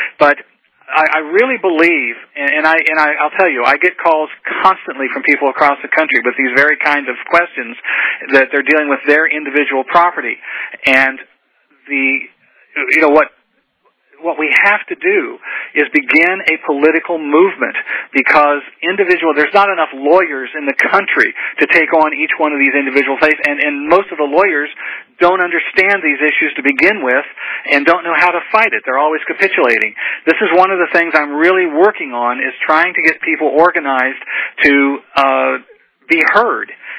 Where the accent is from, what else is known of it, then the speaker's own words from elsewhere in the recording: Newark, Ohio, United States; Mark, you are from my hometown, Newark, Ohio.